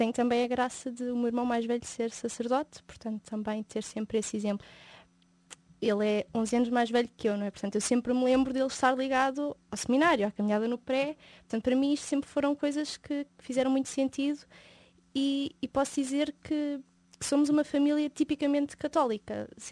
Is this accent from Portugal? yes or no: yes; Mafra, Lisbon, Portugal; Eu sou de Mafra, os meus pais são de Trás-os-Montes, mas sempre vivemos em Mafra